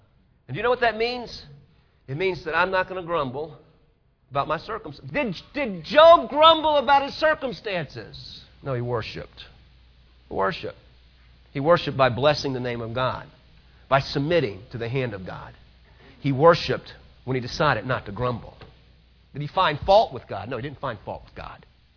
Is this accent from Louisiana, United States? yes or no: yes; New Orleans, Louisiana, United States; I mean, I grew up in New Orleans.